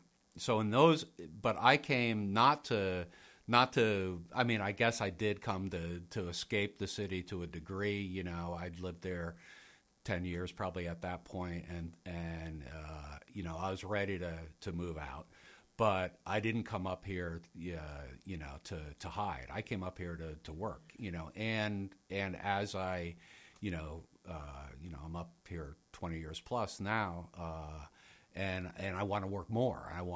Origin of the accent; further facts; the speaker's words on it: Montgomery, United States; I grew up in Montgomery, you know, which is maybe 30 miles from here. Family had a place at Wolf Lake, which is like 10 miles from here. So it's home for me.